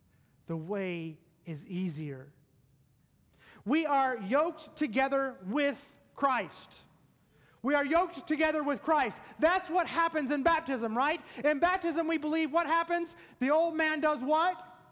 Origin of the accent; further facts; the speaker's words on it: Tennessee, United States; Growing up in Tennessee, we had dairy cattle, and that's all we had.